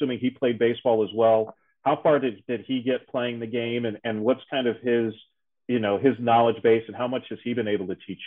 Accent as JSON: {"language": "English", "town": "Bronx", "region": "New York", "country": "United States", "said": "mentioned growing up in the Bronx, which of course is where I'm from as well"}